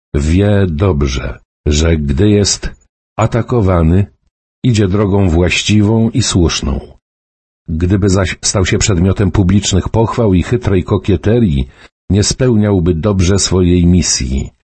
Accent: Łódź, Łódź Voivodeship, Poland; Urodziłem się i wychowałem w Łodzi

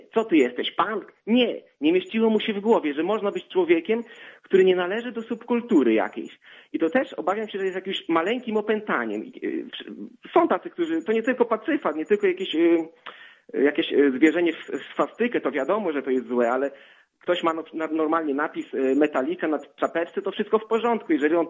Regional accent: Łomża, Podlaskie Voivodeship, Poland; now in Olsztyn, Poland; pochodzę z Łomży, teraz jestem w Olsztynie, tutaj studiuję.

